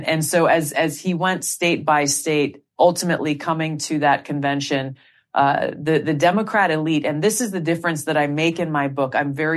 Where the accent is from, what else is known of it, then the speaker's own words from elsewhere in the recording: United States; to do my part as an American, as a veteran, as a service member